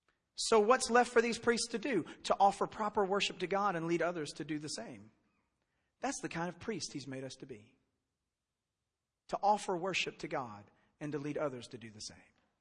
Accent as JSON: {"language": "English", "country": "United States", "tie": "born there", "said": "Listen, I was born in the United States."}